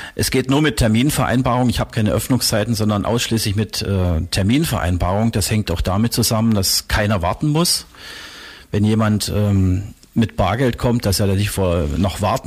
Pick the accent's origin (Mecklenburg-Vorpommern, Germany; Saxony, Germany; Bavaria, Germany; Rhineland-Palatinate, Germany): Saxony, Germany; Zittau; accent: Saxon; Ich komme ja ursprünglich aus Zittau, das ist Ostsachsen.